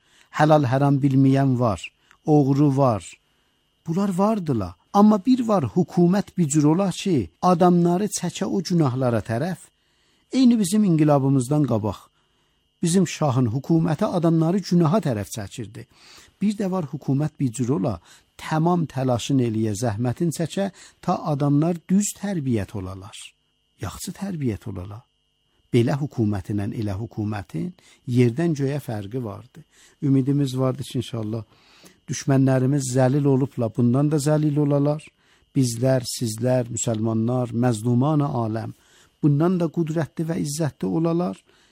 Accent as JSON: {"language": "Azerbaijani", "country": "Iran", "said": "Dedik, biz İranlıyıq."}